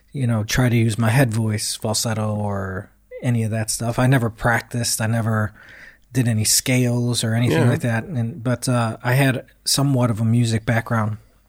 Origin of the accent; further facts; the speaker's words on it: United States; But me being American, I was just like, well, to me, this is a fucking invitation.